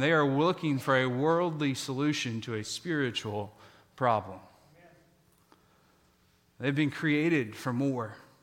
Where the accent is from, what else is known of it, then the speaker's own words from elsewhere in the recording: Kansas, United States; I'm from Kansas, so I've had to learn how to use y'all in the appropriate context.